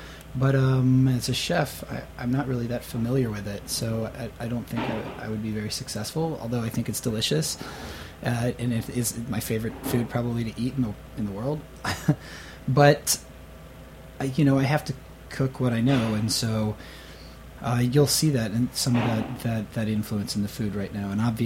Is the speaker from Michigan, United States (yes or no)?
no; North Carolina, United States; growing up in Eastern North Carolina and going into, your standard Chinese takeout place